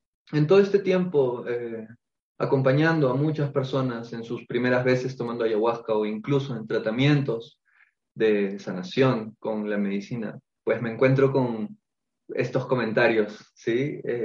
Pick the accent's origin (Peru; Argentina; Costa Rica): Peru; Yo soy peruano y he tenido la gran oportunidad de vivir muy, muy de cerca con la comunidad nativa Shipibo